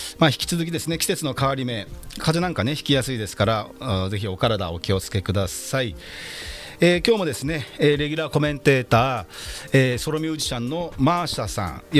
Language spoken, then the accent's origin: Japanese; Yokohama, Kanagawa, Japan; 私地元横浜鶴見区出身、 … がお届けしております。